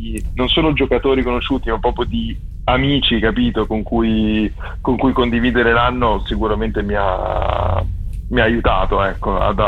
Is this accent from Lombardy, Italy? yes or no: no; Padua, Veneto, Italy; io sono di Padova, quindi Mantova e Padova sono due città vicine